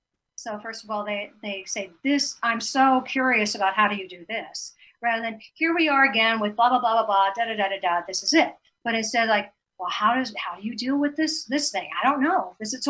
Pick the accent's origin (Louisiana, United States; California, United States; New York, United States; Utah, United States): Louisiana, United States; town in Louisiana. So they were making paper. So they were growing the pine trees. So I'm helping my hometown.